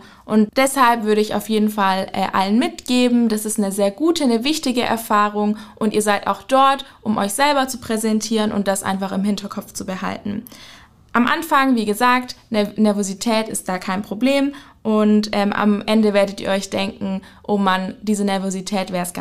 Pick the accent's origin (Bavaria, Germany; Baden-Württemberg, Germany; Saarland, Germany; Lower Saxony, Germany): Baden-Württemberg, Germany; Ulm; Ich komme eigentlich aus der Region Ulm.